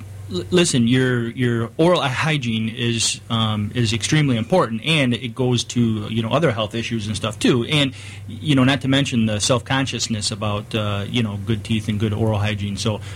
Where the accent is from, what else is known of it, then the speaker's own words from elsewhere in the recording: Williamston, Michigan, United States; I grew up in Williamston, so if you weren't a Spartan, I don't think you would make it out of high school.